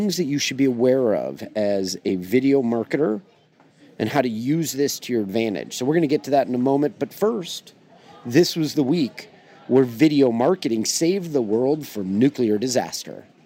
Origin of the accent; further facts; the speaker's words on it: Hermosa Beach, California, United States; I am out here on vacation in my hometown, Hermosa Beach, California, which is connected to Manhattan Beach. Those are really my two hometowns that are like, they're like sister cities.